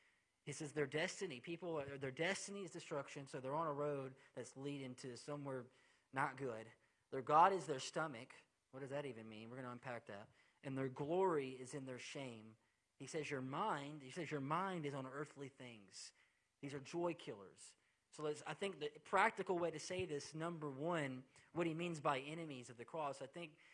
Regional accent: Milton, Florida, United States; I told you I'm from Milton, Florida, okay?

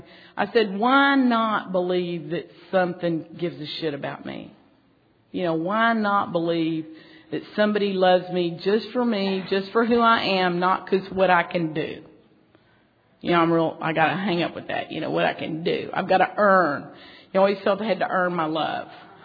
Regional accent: Texas, United States; I'm from Texas. At the time, we always had the iron cast skillet on the stove

